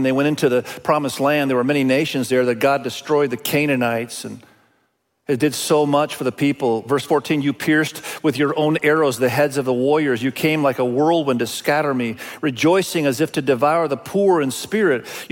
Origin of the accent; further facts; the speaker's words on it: East Nusa Tenggara, Indonesia; first language Indonesian; English is a second language; I grew up in Indonesia. I've told you that many times. Indonesian was my first language. English is my second language, actually. And I speak other Asian languages. But we were there living on the island of Sumba.